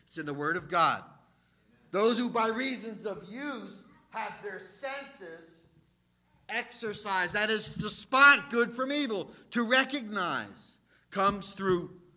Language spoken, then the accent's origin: English; New Jersey, United States; Reminds me of something from growing up in Jersey.